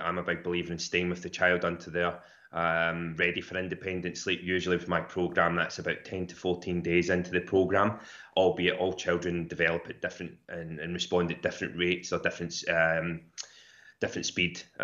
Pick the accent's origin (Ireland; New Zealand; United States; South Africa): Ireland; Ulster; born there; I was born in Donegal.